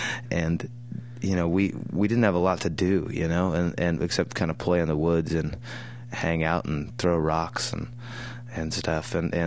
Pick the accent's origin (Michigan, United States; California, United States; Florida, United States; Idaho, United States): Idaho, United States; It was great, and that's actually one of the great things about being from Idaho is you can make up anything you want.